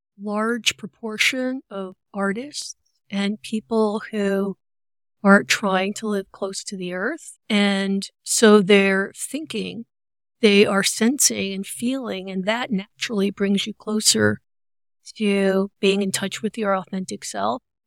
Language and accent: English; New York, United States; now in Vashon Island, United States; And the idea was just to rent for a year because we're both from big cities. I'm from New York. She's from Detroit.